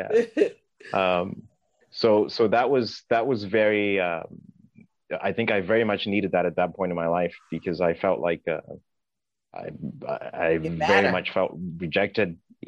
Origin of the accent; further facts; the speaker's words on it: Zimbabwe; now in United States; Growing up in Zimbabwe, for example